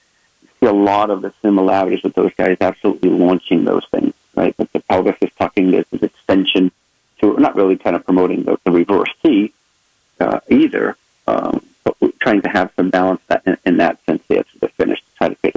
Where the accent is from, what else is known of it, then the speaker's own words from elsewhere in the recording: Rhode Island, United States; up in my hometown, up in Rhode Island.